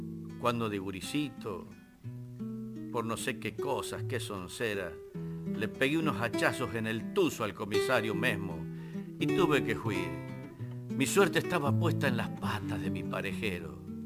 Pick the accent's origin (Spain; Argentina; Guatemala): Argentina; Temperley, Buenos Aires Province; also born or lived in Vicente López; now in Cardales, Argentina; Mi padre es de los Cardales. Yo me crié en el barrio San José de Temperley. Ahí, vuelvo a repetirte, llenos de paraguayos, correntinos, catamarqueños, santiagueños.